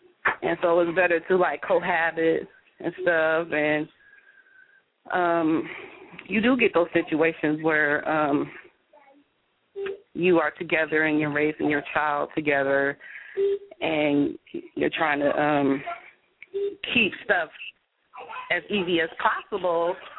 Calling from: Columbia, Missouri, United States; I'm calling from Columbia.

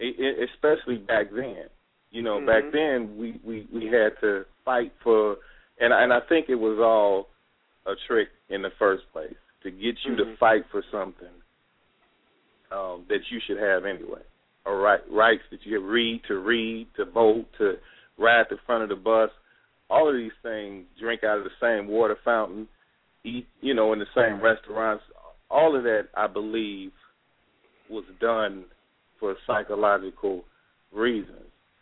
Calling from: Chicago, Illinois, United States

